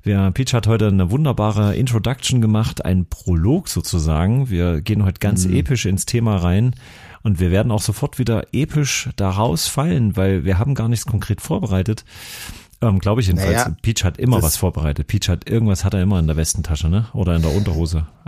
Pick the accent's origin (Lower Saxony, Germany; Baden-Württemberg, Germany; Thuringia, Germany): Thuringia, Germany; Erfurt; Bei uns in Erfurt sagt man, mit Schmackes musst du es aufmachen.